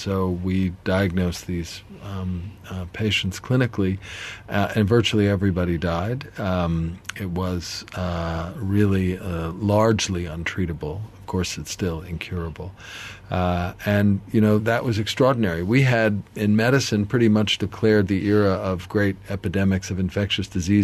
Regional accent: New York City, New York, United States; Well, I'm a New Yorker. I started medical school in the early 1980s in New York City

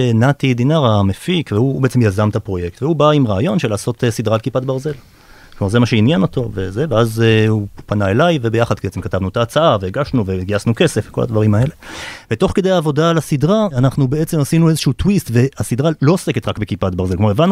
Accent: Tel Aviv, Tel Aviv District, Israel; גם אני וגם נתי אנחנו תל אביבים

